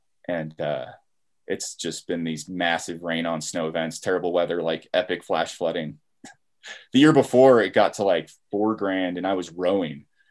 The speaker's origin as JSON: {"language": "English", "town": "Gallup", "region": "New Mexico", "country": "United States", "tie": "born or raised there", "said": "Yeah, I grew up down in Gallup, which is there's not a river there"}